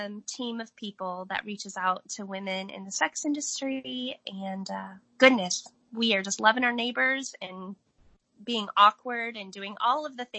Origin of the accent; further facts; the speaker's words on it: Missouri, United States; I grew up in Missouri. I've lived here my whole life, except for 3 years out of college.